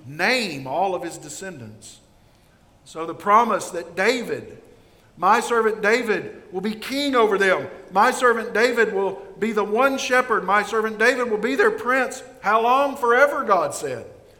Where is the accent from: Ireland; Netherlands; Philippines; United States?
Ireland; So Irish knew this. I'm Irish.